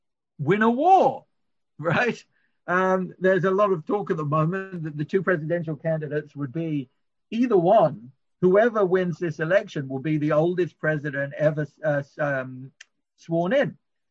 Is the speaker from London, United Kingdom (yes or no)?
yes; London, United Kingdom; the house I grew up in London was 318 Whitchurch Lane.